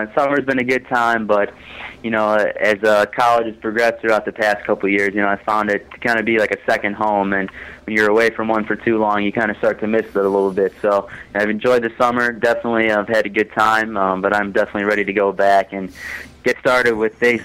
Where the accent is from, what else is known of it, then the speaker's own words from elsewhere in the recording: Deerfield, United States; growing up in Deerfield, which is, you know, a pretty affluent community